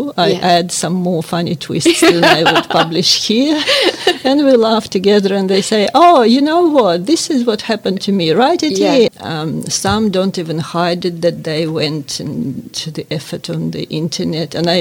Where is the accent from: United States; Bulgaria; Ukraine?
Ukraine; first language Russian; English is a second language; my first language is Russian, and the part of Ukraine that I'm from speaks mainly Russian.